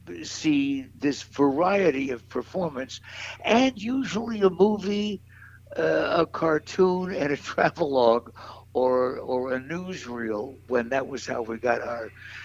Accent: Leavenworth, Kansas, United States; born there; So every time I ever mentioned growing up that I was born in Leavenworth, Kansas, I would get lines like, "Oh, was your mom doing time?"

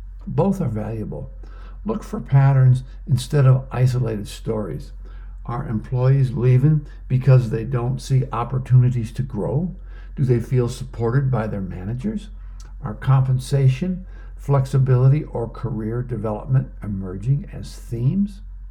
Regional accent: Florida, United States; As a high school player growing up in Florida, you know, you're going to the NBA and it's a different world.

